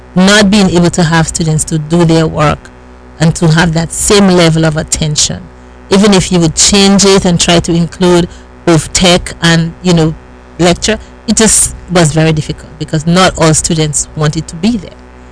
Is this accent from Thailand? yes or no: no; Dominica; also born or lived in United States Virgin Islands; now in Brevard County, United States; so in Dominica, my home country, in the Virgin Islands, St. Thomas, United States Virgin Islands